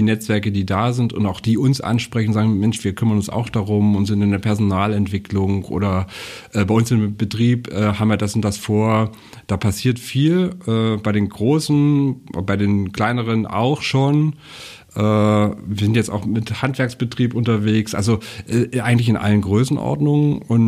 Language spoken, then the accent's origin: German; Thuringia, Germany; ich bin Thüringer, viele Jahre schon in Mecklenburg-Vorpommern, aber nicht geboren. Seit 10 Jahren bin ich hier